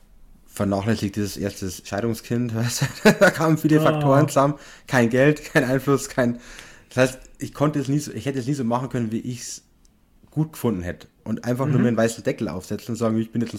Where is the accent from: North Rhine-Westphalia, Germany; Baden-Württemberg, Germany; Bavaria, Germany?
Bavaria, Germany; Passau; Also Passau ist meine Heimatstadt.